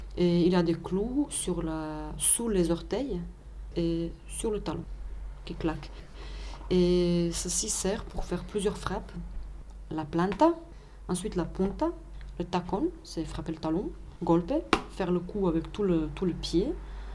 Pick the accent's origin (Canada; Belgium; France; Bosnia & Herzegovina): Bosnia & Herzegovina; Sarajevo, Federation of Bosnia and Herzegovina; now in Neuchâtel, Switzerland; je viens de Bosnie-Herzégovine, de Sarajevo. Je vis en Suisse depuis 1998 et j'ai toujours habité à Neuchâtel à part 6 mois que j'ai été à Lausanne pour faire le conservatoire de théâtre.